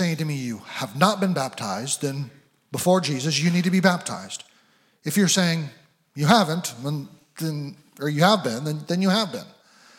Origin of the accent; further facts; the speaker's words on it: Eugene, Oregon, United States; I was baptized at Grace Community Fellowship in Eugene, Oregon, at age 7 or 8. I grew up in Eugene.